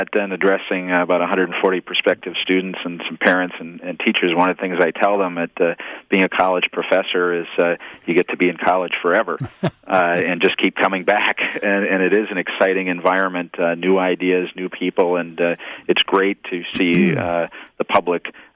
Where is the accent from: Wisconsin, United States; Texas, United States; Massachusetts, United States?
Wisconsin, United States; Marinette; I'm from Marinette, so I'm very familiar with Oconto.